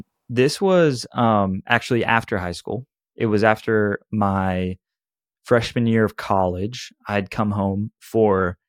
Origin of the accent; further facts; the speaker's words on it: Austin, Texas, United States; You know, I'm from North Austin, so it's a little bit different, more conservative, less wild, less things going on.